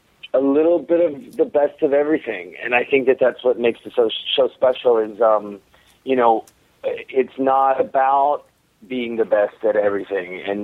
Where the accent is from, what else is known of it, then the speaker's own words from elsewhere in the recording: Texas, United States; Sure. I'm from Texas. I grew up, my parents owned a dance studio. I grew up dancing my whole life, and then eventually made my way to California